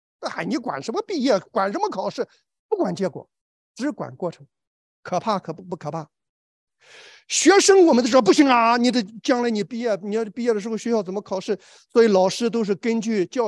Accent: Shandong, China; 我们山东人有句话叫做心掏出来给你吃你还嫌心。

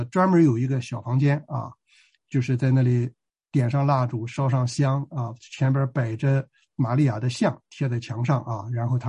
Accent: China; 这个我们中国人雕个土佛啊放那里

